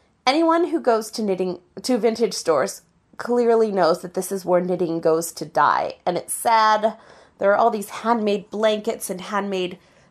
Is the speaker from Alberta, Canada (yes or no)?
yes; Edmonton, Alberta, Canada; I know it's July, but, you know, I'm from Edmonton.